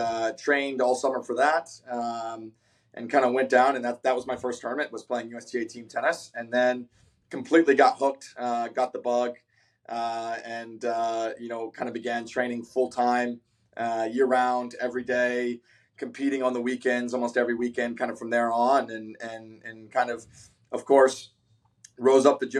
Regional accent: Athens, Georgia, United States; So for me, I think growing up in Athens, Georgia, kind of being 20, 30 minutes from the university

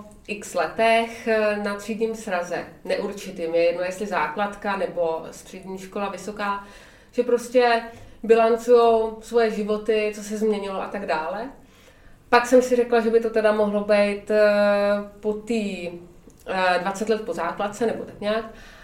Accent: Prague, Czechia; ono se to odehrává v Praze, já jsem z Prahy

